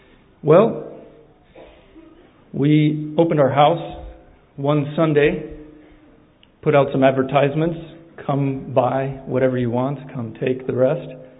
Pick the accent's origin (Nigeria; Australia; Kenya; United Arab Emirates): Kenya; East Africa; some of you know I grew up in East Africa.